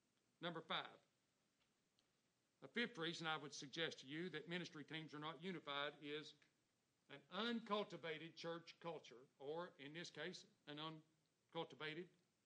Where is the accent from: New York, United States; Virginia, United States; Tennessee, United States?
Tennessee, United States; Knoxville; But I grew up in Knoxville, Tennessee, went to UT, sold Cokes and Neyland Stadium when I was a little bitty fella.